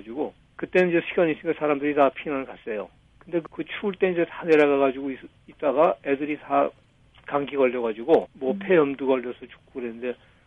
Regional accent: South Korea; 나는 한국 사람이라서 열심히 해야 된다.

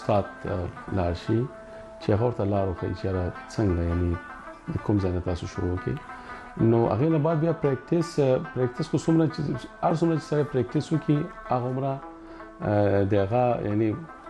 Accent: Afghanistan; زه د افغانستان يم د افغانستان راغلی

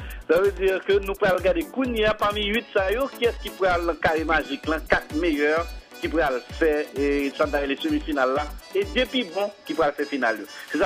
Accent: Haiti; Qui est-ce en tant qu'haïtien, monde qu'en Haïti, nous connaissons fanatique Brésil, Argentine, mais en tant qu'haïtien, qui est-ce qu'on gagne pour l'équipe haïtienne en Coupe du Monde?

